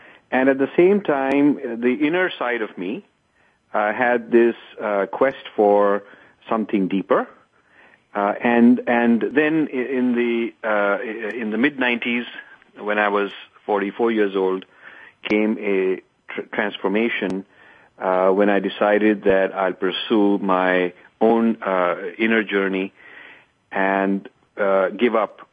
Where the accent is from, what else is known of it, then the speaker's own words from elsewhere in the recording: India; moved away as an adult; now in United States; Raised in India, born and raised in India till the age of 20, and then I migrated to the United States, which was about 40 years ago. I had a dharmic, spiritual upbringing in the home